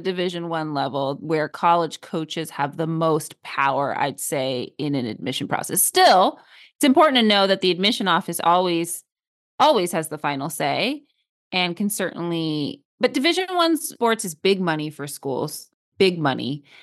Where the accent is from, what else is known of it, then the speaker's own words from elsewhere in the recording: Los Angeles, California, United States; I grew up in LA.